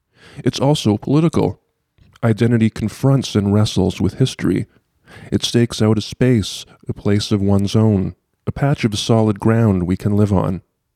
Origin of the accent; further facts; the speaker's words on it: Ontario, Canada; also born or lived in United States; I was born in the United States, and I travel under an American passport, but I am not American. My father is of English background. The small Canadian town where I grew up was settled hundreds of years ago by my European ancestors.